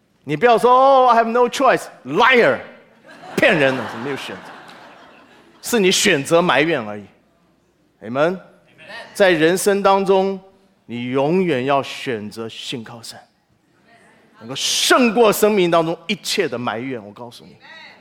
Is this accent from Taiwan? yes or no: no; China; 当然对我们中国人来讲